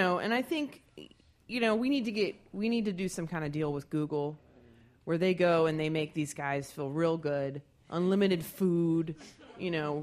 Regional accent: the South, United States; I call it Falling Down because I'm from the South.

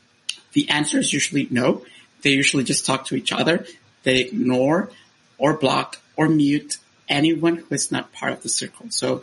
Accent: Honduras; moved away as an adult; when I was born in Honduras and I stayed there until I was 18 years old.

